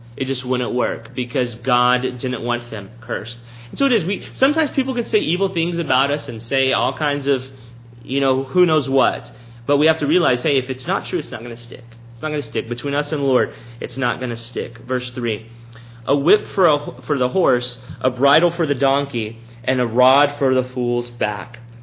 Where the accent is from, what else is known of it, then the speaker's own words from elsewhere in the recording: Texas, United States; I maybe snowed once, a couple little flurries my 18 years of growing up in South Texas.